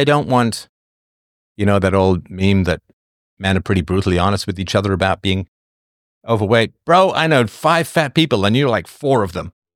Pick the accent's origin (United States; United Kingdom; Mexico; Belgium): United Kingdom; England; When I grew up in England, there was like basically two channels